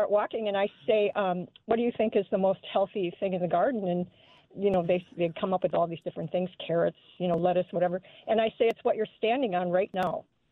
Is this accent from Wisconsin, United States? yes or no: yes; Summit, Wisconsin, United States; I grew up on the Bark River in Summit, Wisconsin, and my mother grew up in Appalachia